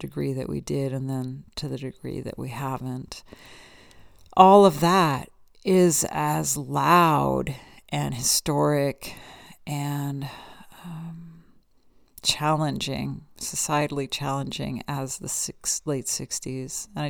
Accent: California, United States; I grew up in Marin County I was born in late 68, and I grew up in Marin County in the 70s, and it was pretty intense.

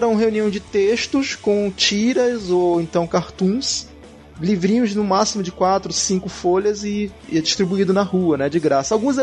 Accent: Manaus, Amazonas, Brazil; Eu mais ainda, porque eu sou de Manaus, eu sou do norte do país.

